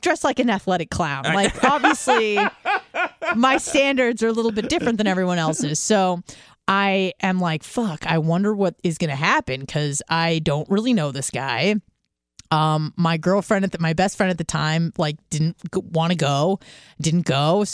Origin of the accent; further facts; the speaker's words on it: Carlsbad, California, United States; Yes. Well, it was Carlsbad, North County.